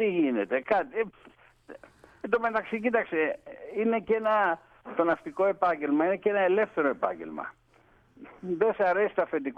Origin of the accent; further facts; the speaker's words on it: Ermoupoli, South Aegean, Greece; γεννήθηκα και μεγάλωσα στην Ερμούπολη, στη Σύρο.